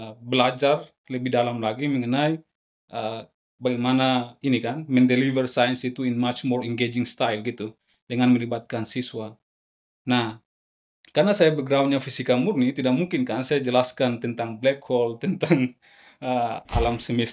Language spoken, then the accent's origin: Indonesian; Maluku, Indonesia; Saya kan berasal dari Maluku.